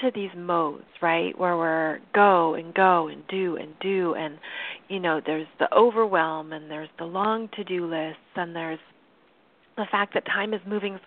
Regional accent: Seattle, Washington, United States; Now, I live in Seattle, and this is my hometown. This is where I'm from. But I've always moved away from Seattle. And then I've always moved back.

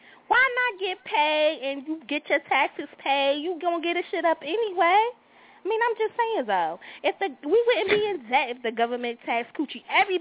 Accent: Newark, New Jersey, United States; A lot of us from the hood, I'm from Newark

